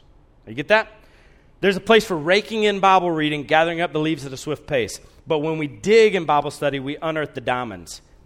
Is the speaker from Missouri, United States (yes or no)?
no; Columbus, Georgia, United States; I grew up in Columbus, Georgia. We did not rake leaves. There were no leaves. It was all pine straw.